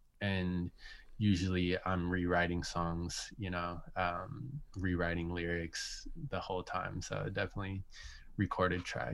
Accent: Portland, Oregon, United States; I grew up in Portland, man. And Portland is one of the more racist cities in this country.

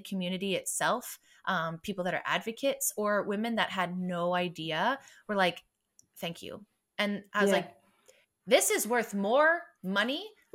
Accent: Canada; I'm like, well, we're Canadian, so Spotify does not pay us.

